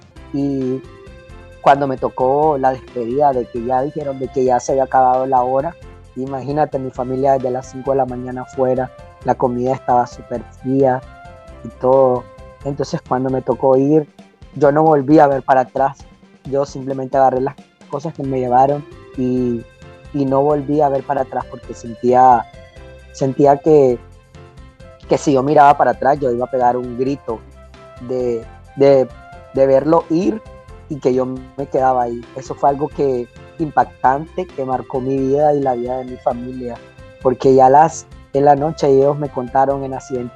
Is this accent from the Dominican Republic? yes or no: no; Nicaragua; Desde acá estoy soñando en un retorno a Nicaragua, en regresar a Nicaragua, porque yo soy nicaragüense y a mí nadie me va a decir que no soy nicaragüense.